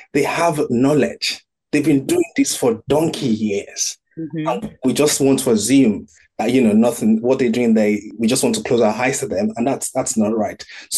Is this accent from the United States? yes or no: no; Nigeria; moved away as an adult; now in United Kingdom; For me, I was born and bred in Nigeria. I moved to the UK in very early 20s.